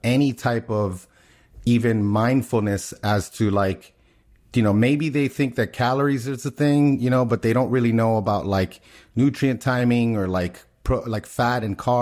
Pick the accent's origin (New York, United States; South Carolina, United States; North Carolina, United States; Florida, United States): Florida, United States; Miami; because growing up in Miami, you know, like where we lived, people, it wasn't like they were poor